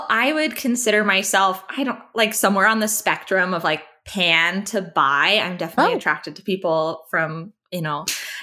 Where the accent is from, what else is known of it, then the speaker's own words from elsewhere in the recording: Tennessee, United States; I'm from Tennessee.